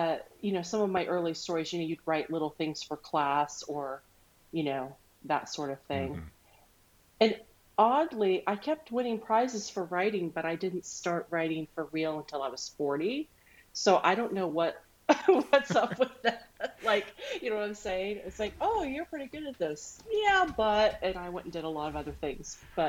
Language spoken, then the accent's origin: English; Ohio, United States; born there; Yeah, I was born in Ohio, and but I haven't lived there for a long, long time. But it's the place of my birth.